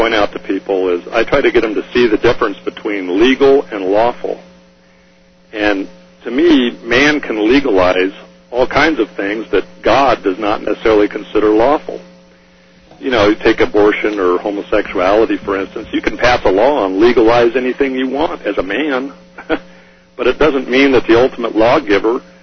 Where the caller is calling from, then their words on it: California, United States; Actually, I'm calling from Southern California.